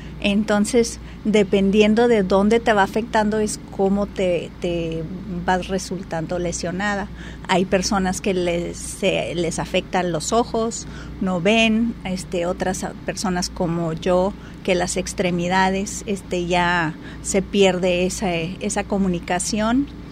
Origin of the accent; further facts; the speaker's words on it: El Paso, Texas, United States; Así es, vengo de otro país. Yo crecí en El Paso, Texas, en la frontera de Ciudad Juárez y El Paso.